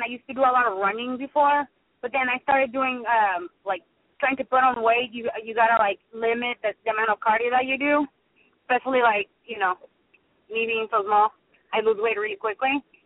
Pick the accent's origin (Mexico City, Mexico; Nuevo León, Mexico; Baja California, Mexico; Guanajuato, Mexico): Baja California, Mexico; Tijuana; But I'm from Tijuana, so like we're pretty Americanized, so we say Halloween.